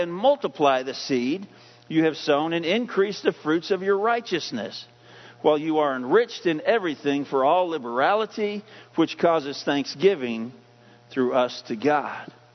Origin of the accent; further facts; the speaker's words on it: Iowa, United States; My mother grew up on a farm, but I don't know anything about farming. I grew up in Iowa, and thank goodness we did not live on a farm.